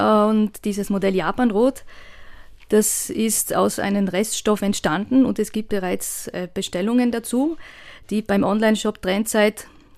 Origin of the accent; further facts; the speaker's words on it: Sand in Taufers, Trentino-Alto Adige, Italy; also born or lived in Bruneck; Also ich bin in Brunnich geboren und in Sand in Taufers aufgewachsen.